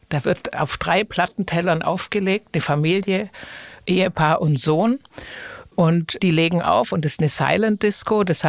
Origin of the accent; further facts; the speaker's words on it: Southern Germany, Germany; ich komme ja aus Süddeutschland und da sind ja die Biergärten quasi die Attraktion des Sommers.